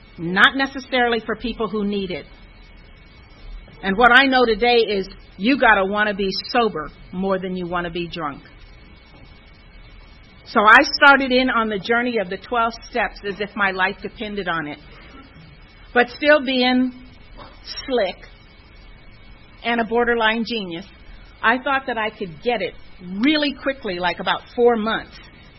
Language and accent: English; Bible Belt, United States; I was raised in the Bible Belt.